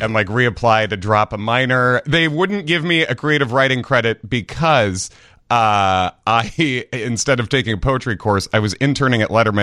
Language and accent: English; Hinsdale, Illinois, United States; I'm actually from Hinsdale.